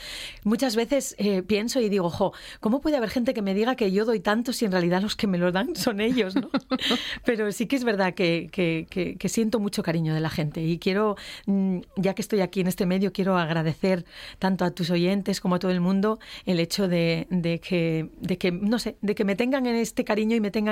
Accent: Gijón, Asturias, Spain; also born or lived in Colunga; yo nací por accidente en Colunga, porque a mi padre lo destinaron a trabajar allí, pero a los poquitinos meses pues ya me vine para Gijón, y para mí Gijón en Gijón.

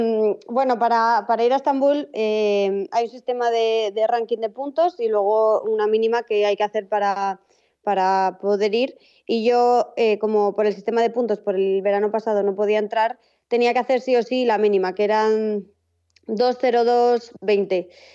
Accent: Madrid, Community of Madrid, Spain; also born or lived in Las Palmas; O sea, simplemente nací en Las Palmas y me he criado en Madrid.

